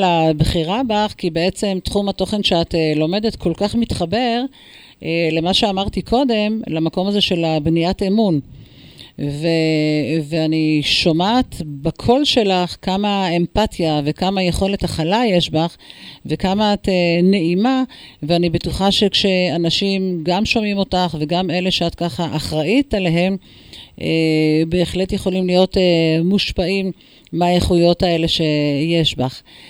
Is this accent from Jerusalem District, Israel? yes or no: no; Northern District, Israel; born there; אני ילידת הצפון